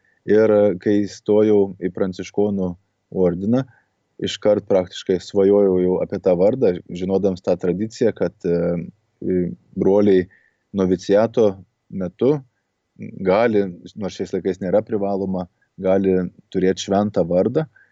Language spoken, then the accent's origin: Lithuanian; Šiluva, Kaunas County, Lithuania; kai aš pats esu kilęs iš Šiluvos